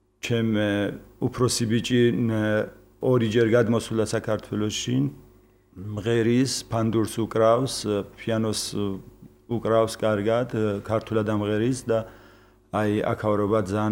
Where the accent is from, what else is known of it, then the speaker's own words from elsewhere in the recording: Fereydan, Isfahan, Iran; მე დავიბადე ფერედანში, ან ძველებურად რო ზახოდეს მარტყოფი. და იქ ჩემ დედმამამ, დედა ჩემმა დედა ჩემ მამამ მასწავლა დედა ენა და ოჯახში მე ვისწავლე ქართული ენა.